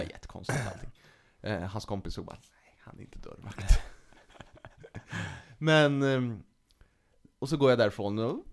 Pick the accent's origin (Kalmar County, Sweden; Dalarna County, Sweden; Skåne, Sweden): Skåne, Sweden; Malmö; Nej, jag är från Skåne. Jag är från Malmö.